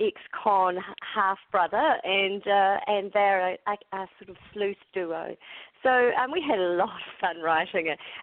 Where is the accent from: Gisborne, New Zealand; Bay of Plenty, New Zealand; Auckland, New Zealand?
Bay of Plenty, New Zealand; I'm back in my hometown, so that's really lovely, back near the family, and looking forward to moving into a nice Bay of Plenty summer.